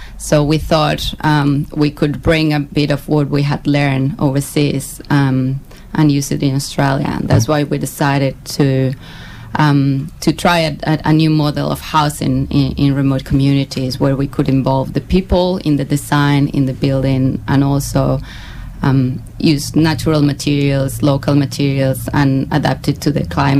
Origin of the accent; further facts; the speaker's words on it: Spain; I'm an architect from Spain